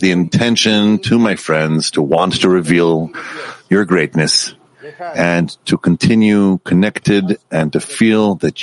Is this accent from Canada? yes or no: no; Italy; English is a second language; Buongiorno to all the friends. We're from Italy, 3, for the preparation.